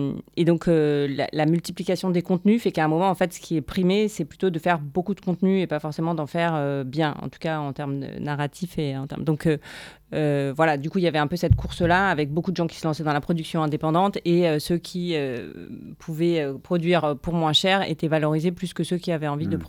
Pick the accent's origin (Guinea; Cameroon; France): France; Paris, Île-de-France; Donc, je suis parisienne d'origine